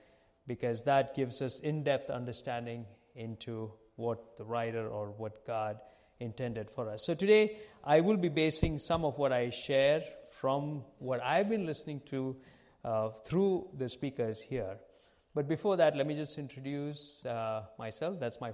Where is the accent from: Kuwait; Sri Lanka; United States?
Kuwait; also born or lived in India; now in Dubai, United Arab Emirates; I live in Dubai. I am from India and grew up in Kuwait, lived there for 48 years, and most recently moved to Dubai.